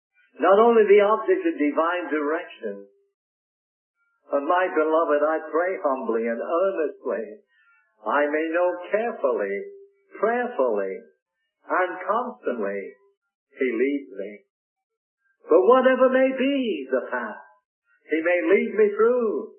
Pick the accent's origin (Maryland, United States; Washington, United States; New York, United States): New York, United States; Rochester; a dear preacher that lived back in my hometown of Rochester, New York, when I lived there.